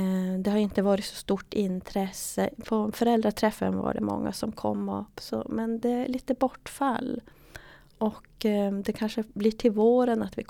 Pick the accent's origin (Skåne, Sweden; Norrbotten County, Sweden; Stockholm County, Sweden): Norrbotten County, Sweden; Luleå; jag är från Luleå och arbetar som kurator på syncentralen